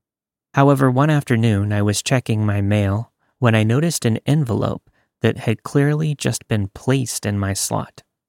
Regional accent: Texas, United States; moved away as an adult; now in New York, United States; I was born and raised in Texas, but I moved to New York when I was 21.

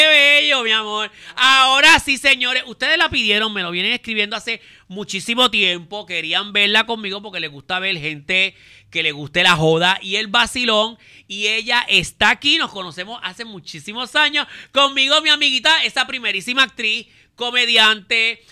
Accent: Río Piedras, Puerto Rico; also born or lived in France; yo soy europea, nacida en Francia, pero criada en Río Piedras.

